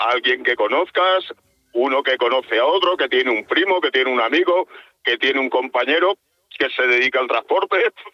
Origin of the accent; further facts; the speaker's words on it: Albacete, Castilla-La Mancha, Spain; born there; Albacete.